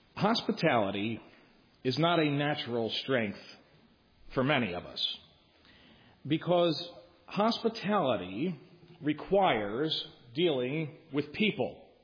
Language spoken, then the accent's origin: English; Philadelphia, Pennsylvania, United States; But if I'm honest, you know, like, look, I'm from Philly.